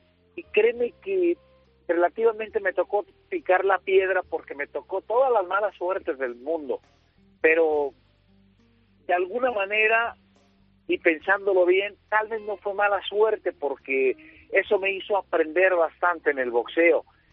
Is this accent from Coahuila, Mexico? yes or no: no; Michoacán, Mexico; also born or lived in Guadalajara; vivíamos en Michoacán, viví una parte de mi niñez en Michoacán, un estado de aquí de México, y después cambiamos a otra provincia que es Guadalajara.